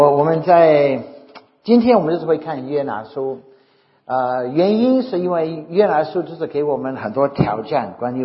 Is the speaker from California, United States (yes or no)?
no; Dallas, Texas, United States; 我在美国的德州达拉斯出生长大。